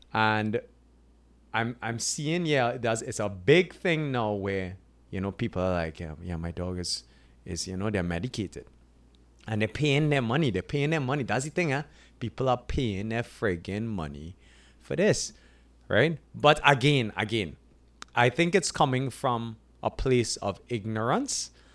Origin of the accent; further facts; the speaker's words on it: Canada; I'm from Canada.